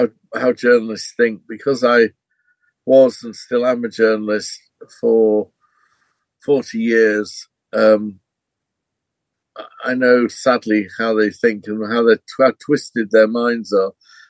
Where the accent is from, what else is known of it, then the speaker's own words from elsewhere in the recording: Barrow-in-Furness, North West England, United Kingdom; Yeah. I'm from Cumbria. My hometown's Barrow-in-Furness.